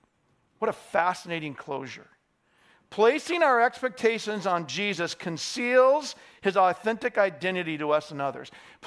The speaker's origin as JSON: {"language": "English", "town": "Idaho Falls", "region": "Idaho", "country": "United States", "tie": "born or raised there", "said": "Where I grew up in Idaho with my brothers and friends and family, we loved to go make hideouts in the foothills of Taylor Mountain outside of Idaho Falls."}